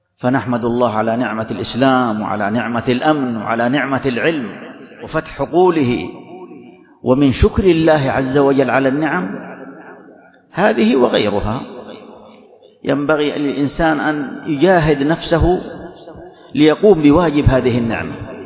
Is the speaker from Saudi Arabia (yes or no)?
yes; Saudi Arabia